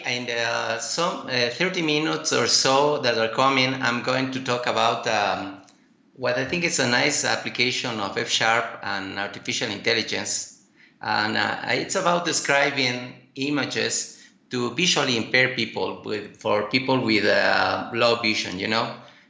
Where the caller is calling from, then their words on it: Quito, Pichincha, Ecuador; English is a second language; Well, from Ecuador in South America, in Quito. We are actually almost 3,000 meters high in the mountains, so.